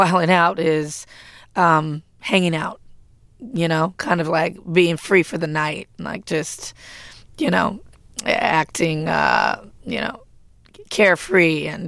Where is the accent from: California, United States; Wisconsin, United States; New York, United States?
California, United States; Compton; What I knew as a teenager growing up in Compton. I was on the West Coast at the same time that these boys were on the East Coast in Harlem.